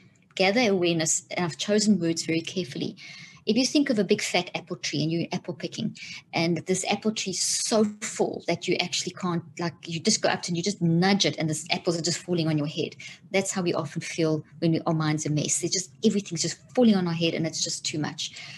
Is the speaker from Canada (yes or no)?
no; South Africa; moved away as an adult; also born or lived in Zimbabwe; now in United States; Yes, I was born in Zimbabwe, and that country alone had enough problems and still has, and then grew up in South Africa and all my kids were born there. And we've been in the States now for 13 years. So I was in South Africa in the apartheid era and the transition and the post.